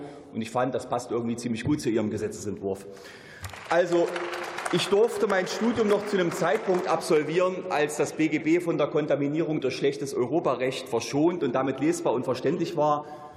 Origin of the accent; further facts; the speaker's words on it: Thuringia, Germany; Ich komme ja aus Thüringen.